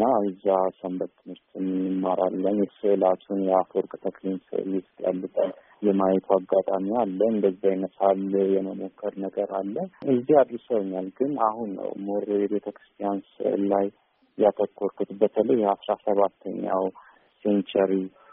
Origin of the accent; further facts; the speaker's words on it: Addis Ababa, Ethiopia; የተወለድኩት እዚሁ አዲስ አበባ ፒያሳ የሮማንጫ ባለ አካባቢ ነው። በአገር ፍቅርና በዜሮ ማነቂያ ያለ ትንሽ ሰፈር ነው። ሹፌር ሰፈር ይባላል። ማንም ሹፌር እዛ አይቻላቅም፣ ግን ስሙ ሹፌር ሰፈር ነው። እዛ ተወልጄ ያደግኩት።